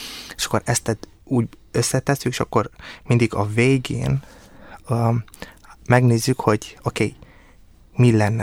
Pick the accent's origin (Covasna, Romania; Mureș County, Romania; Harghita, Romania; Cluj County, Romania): Cluj County, Romania; first language Hungarian; Az a nyelvem magyar, mert hát kicsikorom óta a szüleimmel ezt a nyelvet beszélem